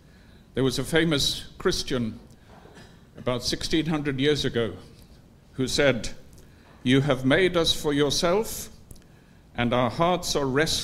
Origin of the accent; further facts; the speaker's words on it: Zambia; also born or lived in Sweden; I was born in Sweden, but I grew up in Zambia. We lived 40 miles from the nearest town. I lived there with my parents and four brothers.